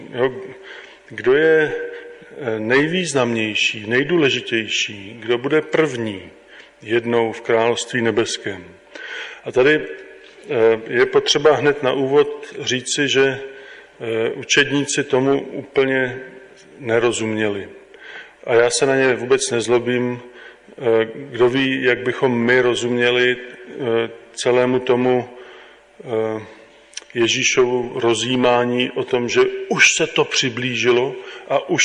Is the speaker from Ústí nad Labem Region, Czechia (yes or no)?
yes; Ústí nad Labem, Ústí nad Labem Region, Czechia; Já pocházím původně z Ústí nad Labem, ale teď žijeme ve východních Čechách.